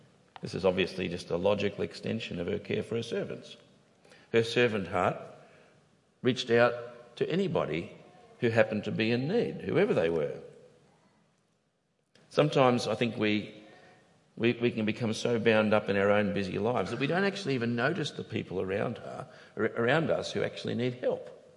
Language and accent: English; Papua New Guinea; When I was growing up in Papua New Guinea, we had a servant. All the years that we lived there, we had a servant who worked in our house. And over the 30 years that we were there